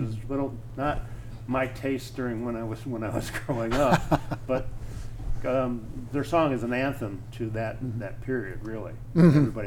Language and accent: English; Lincoln Park, Michigan, United States; Even though I grew up in Lincoln Park, and mm-hmm. so it had to have been in that same era